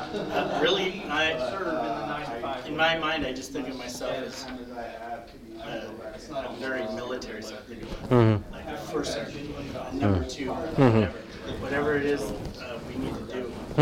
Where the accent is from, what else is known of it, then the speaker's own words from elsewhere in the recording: Fargo, North Dakota, United States; I'm from Fargo, North Dakota. I'm part of the Submerged Church there.